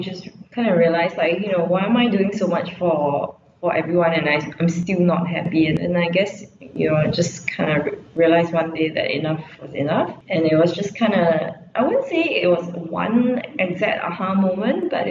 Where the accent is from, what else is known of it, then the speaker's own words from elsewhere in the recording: Singapore; I'm Singaporean and I'm 100% Chinese.